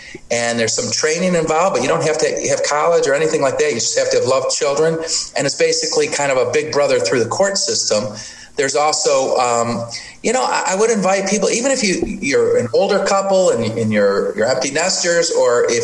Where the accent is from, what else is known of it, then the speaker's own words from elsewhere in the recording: Detroit, Michigan, United States; You know, I grew up in Detroit, and I grew up in the late 60s, early 70s in Detroit, and it was really racially divided.